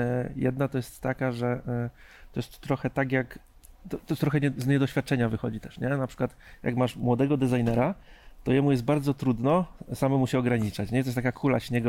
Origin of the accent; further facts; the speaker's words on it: Bełchatów, Łódź Voivodeship, Poland; Nie, ja jestem z Bełchatowa.